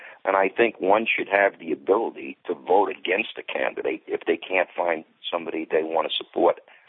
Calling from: Oceanside, New York, United States; Oceanside, New York.

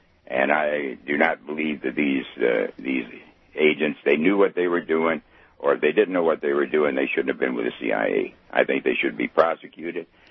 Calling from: Fayetteville, Arkansas, United States; Fayetteville, Arkansas.

